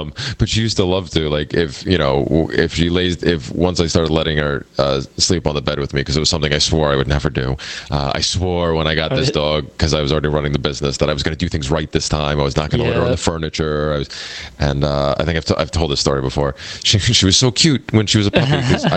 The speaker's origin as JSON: {"language": "English", "region": "Pennsylvania", "country": "United States", "tie": "born or raised there", "also_born_or_lived": "New York / New Jersey", "said": "ever since I was born in New York. I moved to New Jersey. They moved me to New Jersey after I think a year old, and then like a year and a half later they moved me to Pennsylvania"}